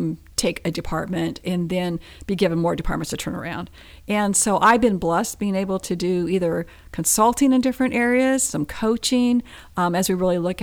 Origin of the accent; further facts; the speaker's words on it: Eureka, California, United States; Yeah, I grew up in Eureka, California, which it's raining and having earthquakes right now, but I grew up in Eureka, California, then went to school in Hillsburg, wine country.